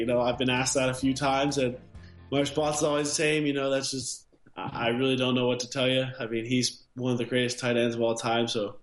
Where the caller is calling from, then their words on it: Columbus, Ohio, United States; I'm calling you from my house in Columbus.